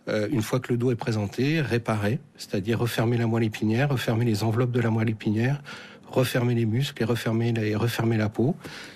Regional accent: France; qu'on fait mal chez nous en France.

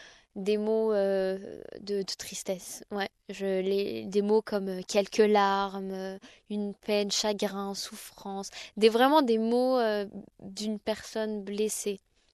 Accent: Besançon, Bourgogne-Franche-Comté, France; Donc je suis rentrée chez moi à Besançon avec mes parents et ma famille

